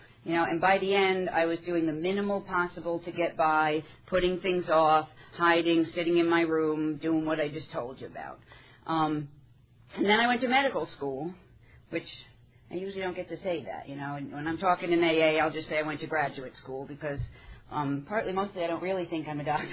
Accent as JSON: {"language": "English", "region": "New York", "country": "United States", "said": "Grew up, two kids, parents who are teachers, on Long Island in New York. So that's sort of where I really believe I'm a New Yorker inside. I'm a New Yorker"}